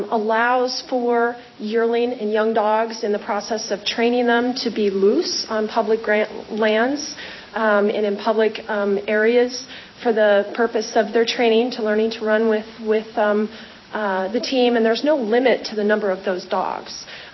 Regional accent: Petersville, Alaska, United States; I was raised in Petersville in the Upper Susitna Valley, And I am a veterinarian currently working in this area

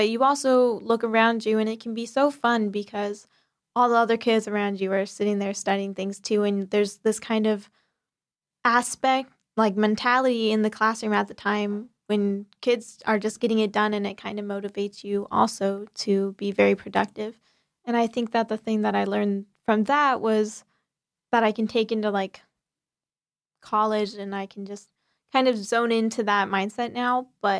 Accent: United States; Because I'd taken so much for granted being an American student, I could just go home and study by myself and study how I like it.

